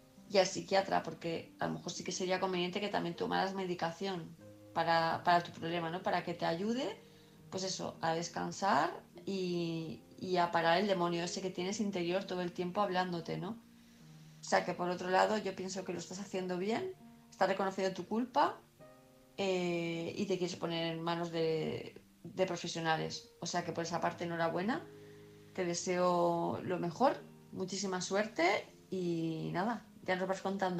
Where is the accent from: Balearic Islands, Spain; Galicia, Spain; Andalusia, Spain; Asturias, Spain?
Balearic Islands, Spain; Palma de Mallorca; de Palma de Mallorca